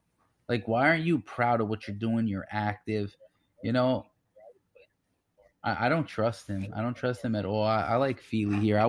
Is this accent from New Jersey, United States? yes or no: yes; New Jersey, United States; Being I'm from Jersey too. Well, we're all from New Jersey, and I know some of those guys too.